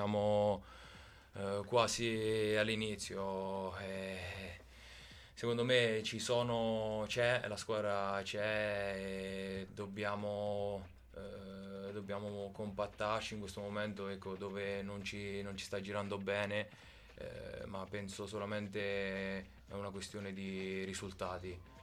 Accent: Ascoli Piceno, Marche, Italy; nella mia città natale ad Ascoli, ho giocato lì, ho fatto il settore giovanile, e poi per passare andare a Giulianova, dove diciamo sono tra virgolette diventato grande.

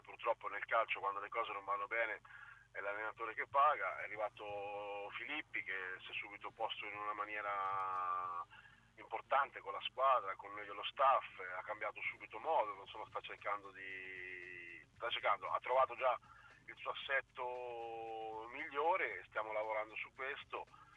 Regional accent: Ancona, Marche, Italy; sono anconetano, è chiaro che mi fa sempre un certo effetto vedere quella maglia

